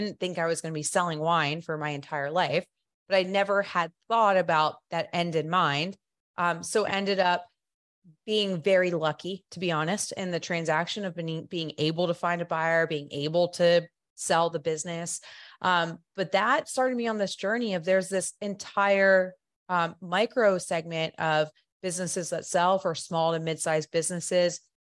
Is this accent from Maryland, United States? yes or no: no; New Jersey, United States; So I grew up in New Jersey. I was not born to be an entrepreneur.